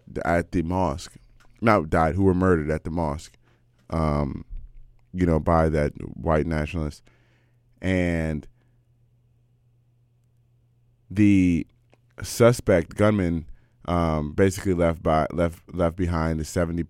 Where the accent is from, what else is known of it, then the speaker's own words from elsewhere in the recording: United States; nobody's going to get up here to shame them like I'm an American, you know?